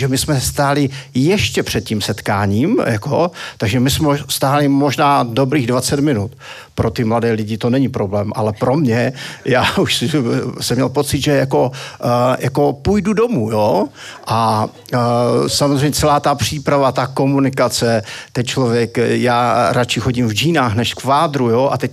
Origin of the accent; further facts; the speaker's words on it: Zlín Region, Czechia; já jsem narozený v březnu, já jsem Valach